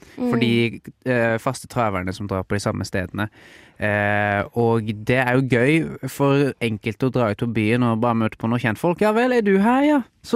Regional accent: Arendal, Agder, Norway; min sånn sommer hjemme i Arendal.

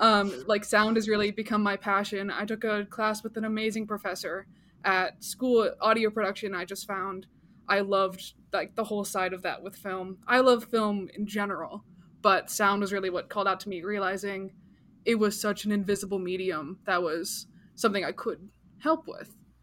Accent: Pittsburgh, Pennsylvania, United States; I am from Pittsburgh. I am from north of Pittsburgh, and I went to the University of Pittsburgh.

